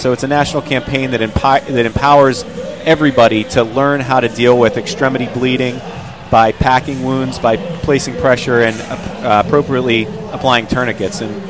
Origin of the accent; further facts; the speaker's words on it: Pittsburgh, Pennsylvania, United States; Originally, I'm from Pittsburgh.